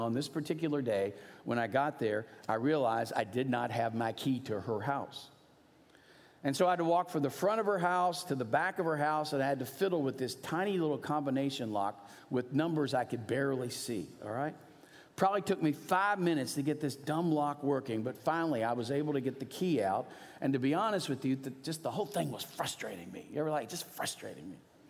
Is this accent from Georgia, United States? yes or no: no; Louisville, Kentucky, United States; when I was a kid, you know how many television stations we had growing up in Louisville?